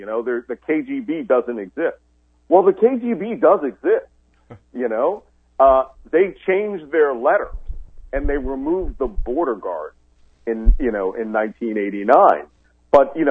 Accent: Philadelphia, Pennsylvania, United States; and I'm from Philadelphia, and I believe deeply, deeply in the values of the founding fathers.

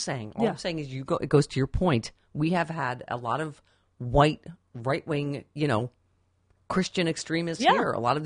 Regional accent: Pakistan; I grew up in Pakistan.

